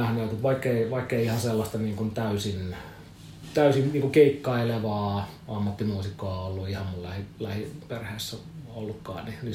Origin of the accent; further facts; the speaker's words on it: Espoo, Uusimaa, Finland; now in Helsinki, Finland; Espoosta alun perin, mutta on nyt sanotaanko muutaman vuoden päästä, niin asunut kyllä jo pidempään sitten Helsingissä kuin Espoossa.